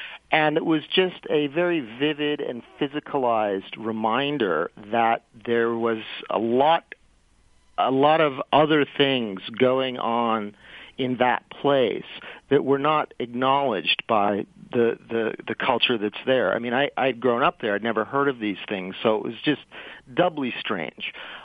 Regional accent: New England, United States; also born or lived in California; But growing up, actually not so much growing up in New England, but I moved away to California to do graduate school work, and I came back and taught in New Hampshire for a while.

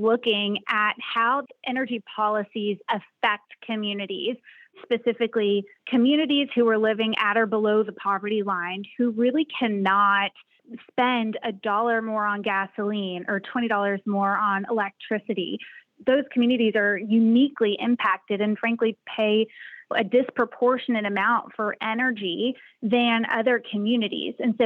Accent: Texas, United States; So I grew up in Southeast Texas, which is kind of the Beaumont-Port Arthur area, and it is heavy, heavy in the energy and petrochemical industry.

